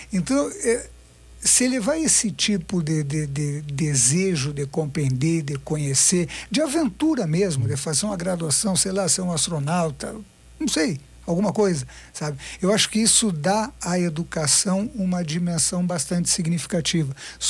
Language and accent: Portuguese; Rio Grande do Sul, Brazil; eu sou do Rio Grande do Sul.